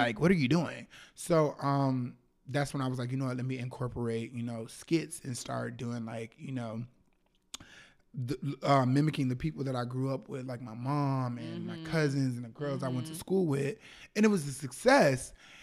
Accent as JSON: {"language": "English", "region": "Florida", "country": "United States", "said": "Yeah, I'm from Florida."}